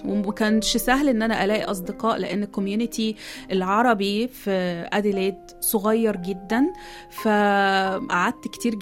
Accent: Egypt; moved away as an adult; also born or lived in Kuwait; now in Australia; أنا أصلاً من مصر، سبت مصر لما اتجوزت، عشت بالكويت 10 سنين.

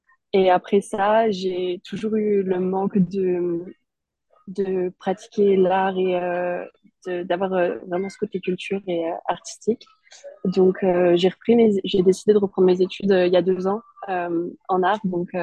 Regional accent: Southwest France, France; j'ai grandi dans le sud-ouest de la France avec des parents qui aiment beaucoup l'art

